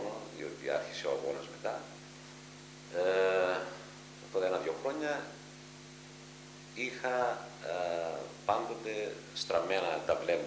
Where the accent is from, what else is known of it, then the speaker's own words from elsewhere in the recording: Agia Triada, Famagusta District, Cyprus; γεννήθηκα στην Αγία Τριάδα Γιαλούσας το 1939, τον Νοέμβριο.